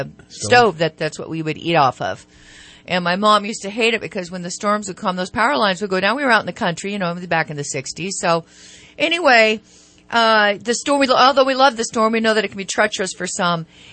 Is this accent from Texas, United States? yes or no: no; Pleasant Valley, California, United States; I remember growing up in Pleasant Valley, right outside of Placerville, we get snowed in for days.